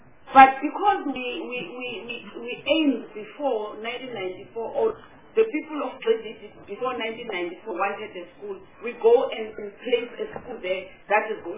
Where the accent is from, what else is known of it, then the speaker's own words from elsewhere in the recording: Eastern Cape, South Africa; You know, Chair, I'm from Eastern Cape, and I am, my town is along the Orange Ridge.